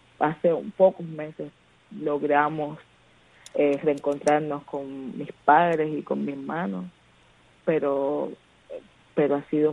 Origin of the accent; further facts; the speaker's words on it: Cuba; No luce como Cuba, y yo soy muy cubana